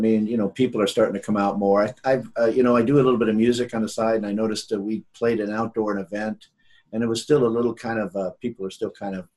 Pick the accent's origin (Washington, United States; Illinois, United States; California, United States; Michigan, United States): California, United States; Long Beach; I'm born and bred in Long Beach, California.